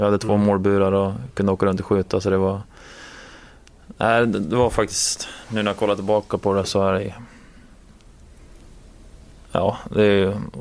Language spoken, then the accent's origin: Swedish; Gävle, Gävleborg County, Sweden; men hemma i Gävle när det var minus 15-20 grader.